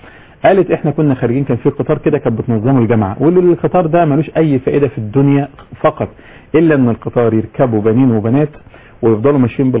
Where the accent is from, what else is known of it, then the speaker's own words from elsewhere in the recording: Egypt; أول من أدخل هذا المفهوم عندنا في مصر في العرب عموما